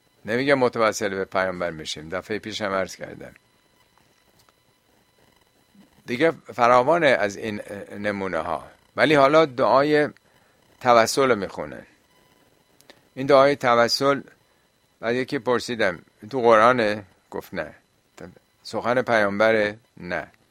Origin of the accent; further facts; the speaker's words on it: Hamadan, Iran; دیدیم ما خیلی همدانی ها مثلا خیلی چیزا که فتح زیره میخونن،